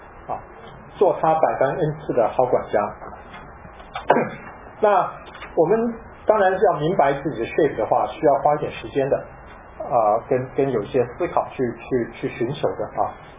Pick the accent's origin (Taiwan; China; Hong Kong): Taiwan; now in United States; 我从小在台湾长大，那我是外省人，就叫外省人，因为我大部分同学都是本省人啊。那我就不会讲这个，那个时候还不会讲台湾话、闽南话